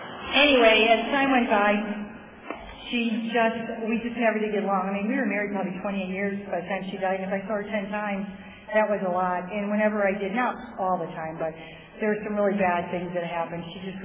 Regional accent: Ireland; It's because I'm Irish, and she doesn't like Irish people.

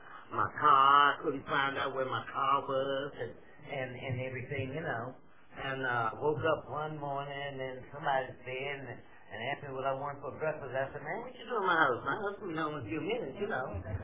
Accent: Washington, District of Columbia, United States; And I'm from Washington, D.C.

